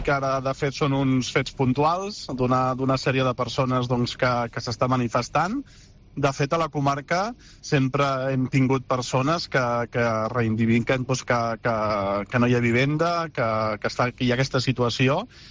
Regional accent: Catalonia, Spain; born there; la gent que som d'aquí de la Cerdanya, jo soc nascut aquí a la Cerdanya

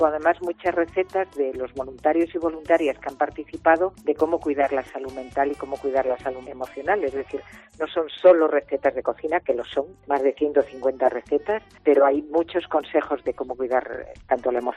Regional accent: Galicia, Spain; Bueno, yo soy gallega

